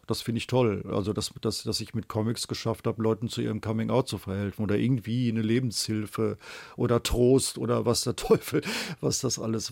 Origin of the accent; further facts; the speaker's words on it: North Rhine-Westphalia, Germany; Ich bin im Westfalenlande aufgewachsen, im katholischen Westfalen auf dem Acker